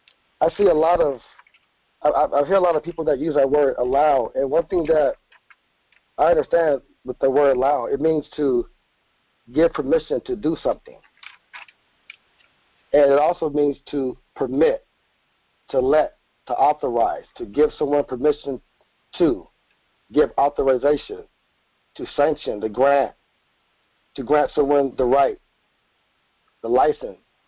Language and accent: English; Tacoma, Washington, United States; now in Portland, United States; I'm from Tacoma, Washington, and I heard that you was also staying in Seattle, Gus, so I also know that area. But I stay in Portland, Oregon